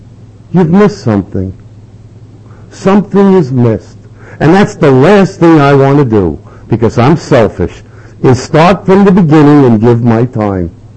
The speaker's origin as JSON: {"language": "English", "town": "Brooklyn", "region": "New York", "country": "United States", "lives_now": "Staten Island, United States", "said": "since I'm from Brooklyn, and I've been transplanted to Staten Island, I found that we have the Tibetan Museum there."}